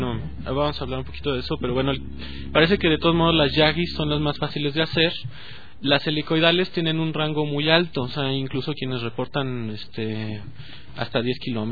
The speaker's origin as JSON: {"language": "Spanish", "country": "Mexico", "said": "pues con lo bien administrados que somos los mexicanos"}